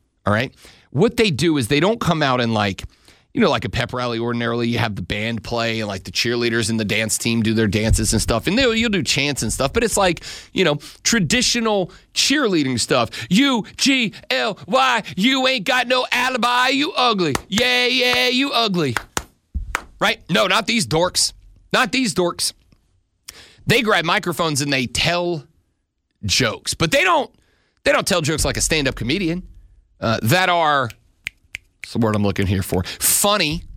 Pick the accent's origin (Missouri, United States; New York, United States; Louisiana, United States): Louisiana, United States; as I have told you guys on the show before, I'm from Louisiana, obviously, so a good chunk of my family are LSU fans, went to LSU.